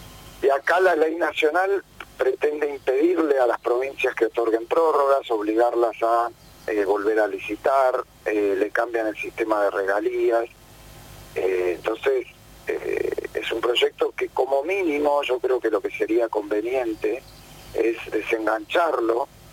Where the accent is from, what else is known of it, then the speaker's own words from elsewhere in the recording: Argentina; los 45 millones, no sé ya cuántos somos, de argentinos